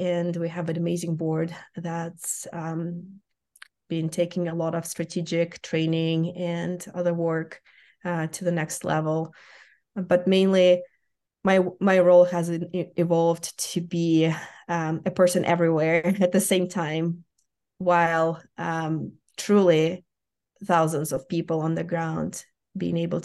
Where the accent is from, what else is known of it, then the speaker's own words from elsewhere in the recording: Ukraine; now in United States; I come from Ukraine originally. My origins in aviation have been connected to the flight academy in my hometown in the central Ukraine.